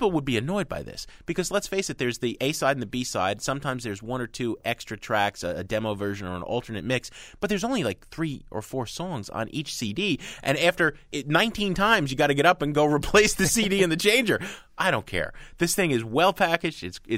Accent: United States; the fact that I'm an American, not a Brit

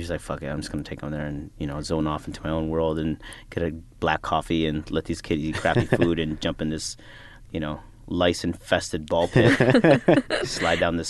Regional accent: Chicago, Illinois, United States; now in Brooklyn, United States; Like I'm a Filipino-American, you know, raised in Chicago, living in Brooklyn.

